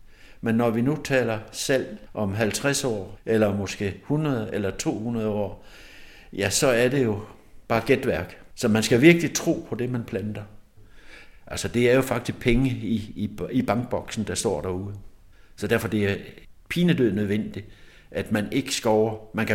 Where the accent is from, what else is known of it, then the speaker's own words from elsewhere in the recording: Central Denmark Region, Denmark; Jeg er opvokset midt i Frijsenborgskovene.